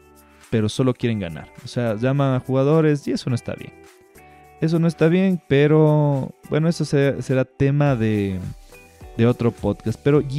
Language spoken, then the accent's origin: Spanish; Ecuador; todo aquí en Quito. No sé cómo es en sus provincias, no sé cómo es en sus países, pero así pasa aquí en mi país.